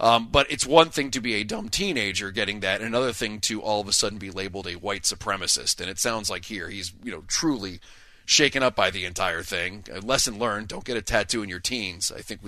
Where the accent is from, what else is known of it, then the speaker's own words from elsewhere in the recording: the South, United States; as someone growing up in the South